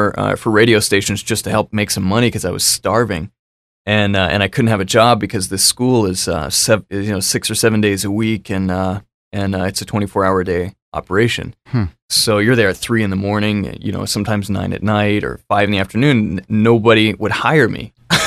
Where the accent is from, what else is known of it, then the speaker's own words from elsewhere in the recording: Kentucky, United States; moved away as an adult; No, actually, I grew up in Kentucky.